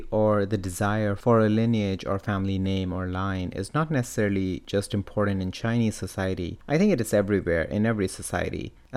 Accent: India; So I come from India, and the whole family and community close-knit setup is quite important as well.

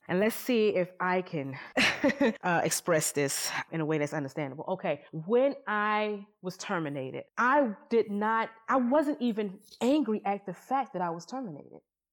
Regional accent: Augusta, Georgia, United States; I graduated from Hampton University School of Pharmacy in 2015 and moved back to my hometown of Augusta, Georgia, and continued to work for 2015 until July of this year, 2019.

